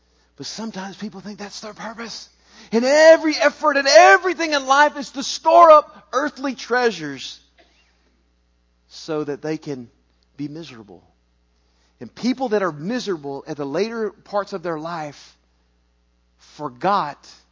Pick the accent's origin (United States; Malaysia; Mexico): Mexico; And so I grew up in Mexico, like I know good food.